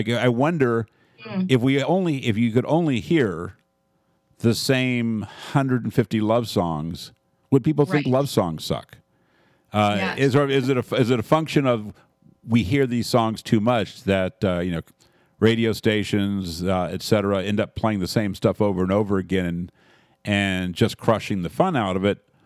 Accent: Houston, Texas, United States; certainly growing up in Houston didn't grow up with knowing what chestnuts were.

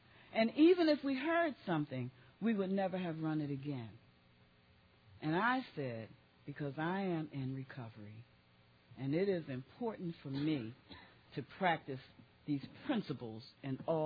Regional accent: Baltimore, Maryland, United States; I'm from Baltimore, and I love seafood, and they do not have it in Kentucky.

